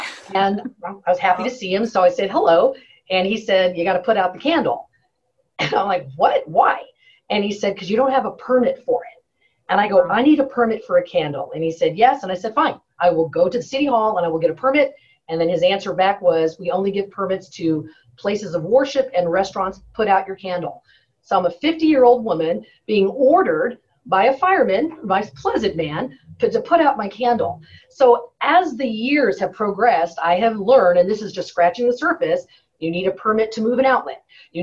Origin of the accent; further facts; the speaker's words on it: Louisiana, United States; born there; I was born outside of New Orleans.